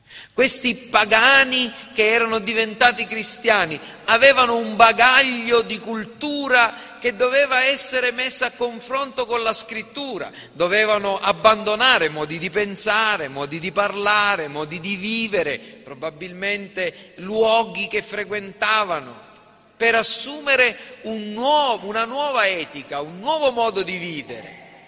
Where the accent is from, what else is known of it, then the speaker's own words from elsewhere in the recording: Sicily, Italy; noi siamo siciliani